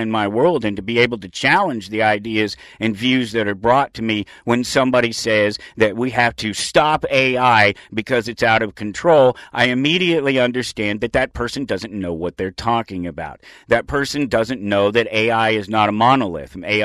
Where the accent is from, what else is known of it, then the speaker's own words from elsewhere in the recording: Denver, Colorado, United States; My grandmother took me. I grew up in Denver. I went to the Natural History Museum there.